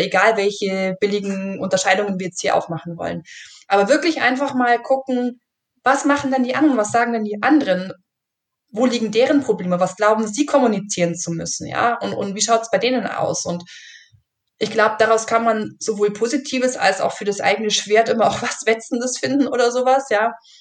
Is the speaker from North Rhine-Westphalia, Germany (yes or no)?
no; Bavaria, Germany; ich komme jetzt wie gesagt aus dem Allgäu